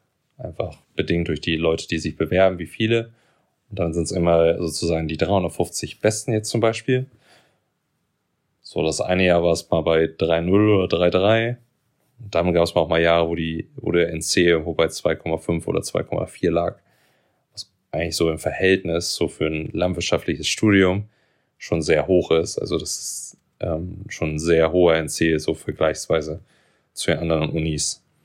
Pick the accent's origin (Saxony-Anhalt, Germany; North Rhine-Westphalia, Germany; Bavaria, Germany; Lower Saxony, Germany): Lower Saxony, Germany; Göttingen; Ich komme aus der Nähe von Göttingen